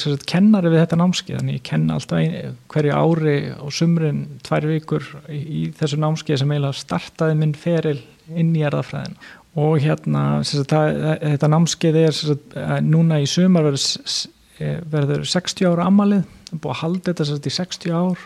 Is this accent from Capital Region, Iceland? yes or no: yes; Reykjavík, Capital Region, Iceland; Ég sem sagt fæddur uppalinn í Reykjavík, smáíbúðahverfinu, eyddi reynda miklum tíma í sveit svona á sumrin og svoleiðis og fór síðan í menntaskóla Reykjavík